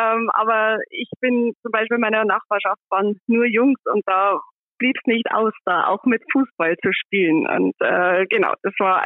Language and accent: German; Neusorg, Bavaria, Germany; Ich komme aus Neusorg, bin dort aufgewachsen, bin in Marktredwitz zur Schule gegangen und dann nach dem Abitur bin ich nach Regensburg gegangen.